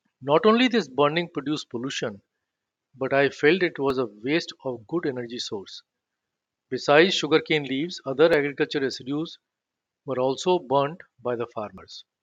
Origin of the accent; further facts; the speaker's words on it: Lucknow, Uttar Pradesh, India; Number two, I come from Lucknow. I was born and raised there and was always troubled by the plight of poor rickshaw pullers.